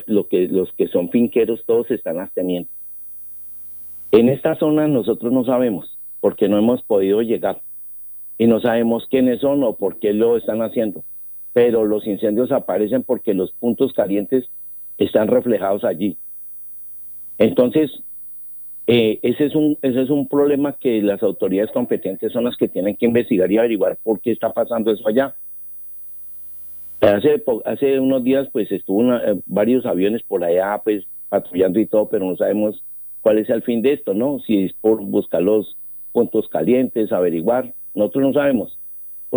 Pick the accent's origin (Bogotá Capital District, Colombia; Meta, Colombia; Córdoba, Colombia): Bogotá Capital District, Colombia; Bogotá; now in Guaviare, Colombia; yo soy de Bogotá, pero me creo más guayanense que cualquiera.